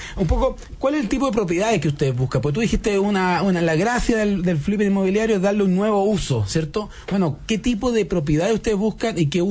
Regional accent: San Bernardo, Santiago Metropolitan Region, Chile; yo soy de San Bernardo, ir a Santiago también era un paseo.

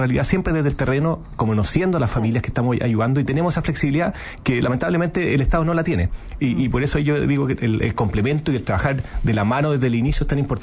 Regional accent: Chile; Como chilenos tenemos que hacernos cargo.

